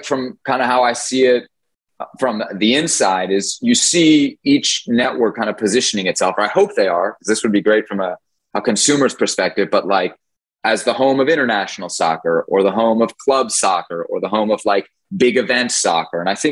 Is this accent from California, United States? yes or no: no; Washington, District of Columbia, United States; You know, I grew up in Washington, D.C. That's super different and mixed than somebody who grew up in El Paso.